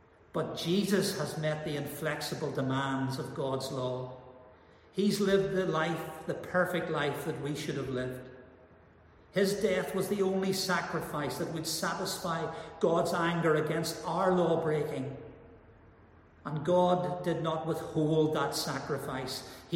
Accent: Northern Ireland, United Kingdom; I grew up in Northern Ireland and spent most of my life there with the Troubles.

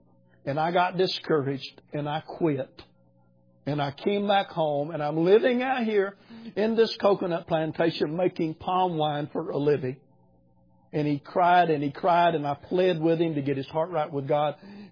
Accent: United States; I'm from America

